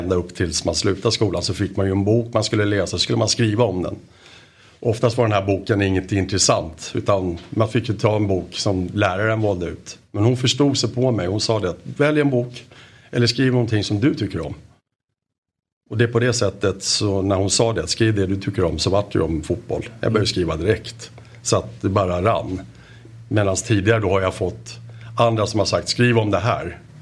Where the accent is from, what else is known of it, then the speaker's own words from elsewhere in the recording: Solna, Stockholm County, Sweden; born there; Och när jag är född i Solna, då blev det ju självklart AIK också.